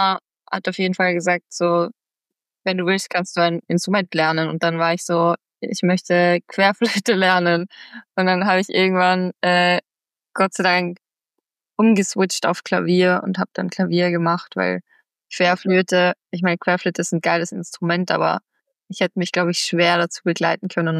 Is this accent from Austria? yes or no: yes; Lower Austria, Austria; ich komme aus einem Dorf in Niederösterreich und habe aber meine ganze Jugend eigentlich in Wien verbracht und auch meine Kindheit auch.